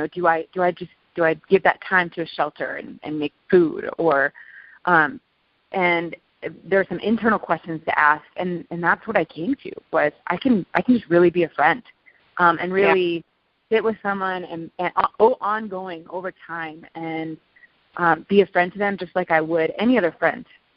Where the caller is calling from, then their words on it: Denver, Colorado, United States; I'm calling in from Denver, Colorado.